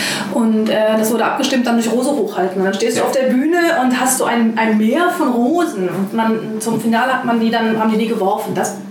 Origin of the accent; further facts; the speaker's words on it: North Rhine-Westphalia, Germany; Ich bin halt in Ostwestfalen-Lippe aufgewachsen und habe mich in meiner Teenagerzeit für die Subkultur entschieden.